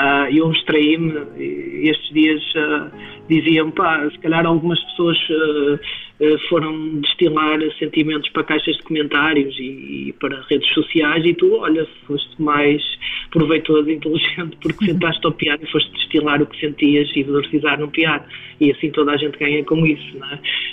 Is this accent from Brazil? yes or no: no; Barcelos, Braga, Portugal; Barcelos, precisamente a minha terra natal, embora este disco fale de Braga, mas é tudo ao pé, não é?